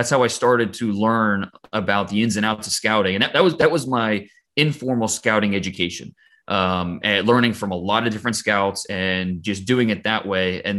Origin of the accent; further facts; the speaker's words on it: Ohio, United States; Well, growing up in Northeast Ohio, when the Browns came back in 1999, something clicked for me